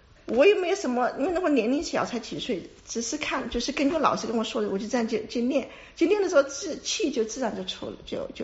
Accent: Sichuan, China; 我呢是四川人

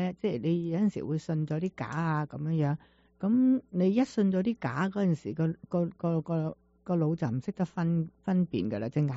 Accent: China; 即系我哋中国人咧，就系、有一个思想系咁样噶嘛

